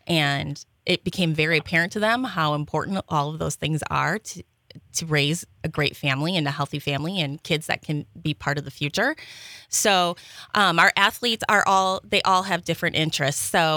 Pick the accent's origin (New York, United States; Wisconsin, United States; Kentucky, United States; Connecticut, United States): Wisconsin, United States; Darboy; Oh, I'm from Darboy.